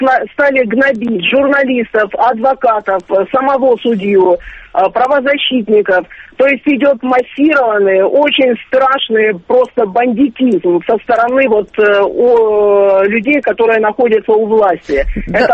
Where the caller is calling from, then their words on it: Sochi, Krasnodar Krai, Russia; Я звоню вам из Сочи